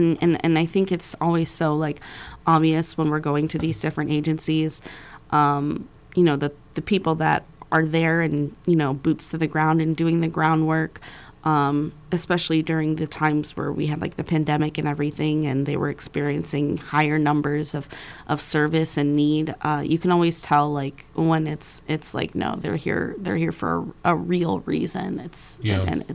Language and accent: English; Fairbanks, Alaska, United States; And when I grew up in Fairbanks, I've lived here for 20 years.